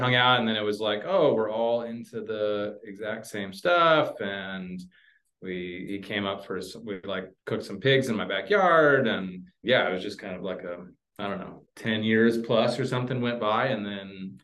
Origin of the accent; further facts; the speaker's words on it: Oklahoma, United States; also born or lived in Dallas / Italy / California; now in Seattle, United States; Personally, I grew up in Oklahoma, lived there through college, and then bounced around quite a bit in Dallas area for a while, and then Italy, California, and then the Northwest and Seattle